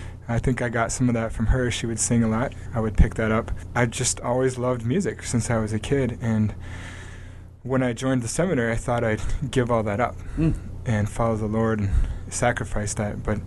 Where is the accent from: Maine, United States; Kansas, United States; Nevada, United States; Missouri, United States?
Kansas, United States; Well, where I grew up in Kansas, they say it's so flat you can see your dog run away for a week. It's not true where I come from, which is the northeastern part of the state, where there's lots of hills and lakes and forests.